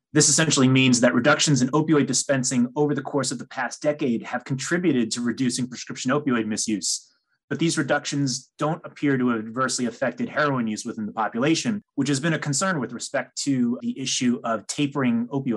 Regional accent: New York, United States; So for example, in my home state of New York

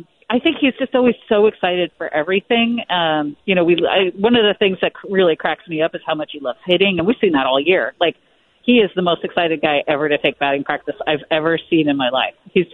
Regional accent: Monterey, California, United States; also born or lived in Alameda; when I was a kid, you know, I grew up in Alameda and then Monterey, reading the Chronicle, of course.

